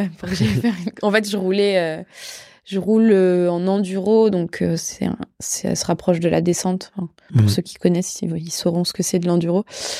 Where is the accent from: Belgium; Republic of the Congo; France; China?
France; je suis européenne, enfin, je suis française